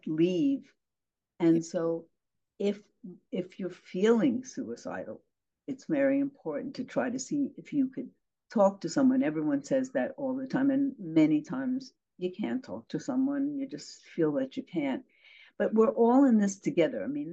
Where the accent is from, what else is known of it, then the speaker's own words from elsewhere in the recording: New York, United States; And I want to say this without sounding dramatic, even though I'm from New York, you are saving lives by having this.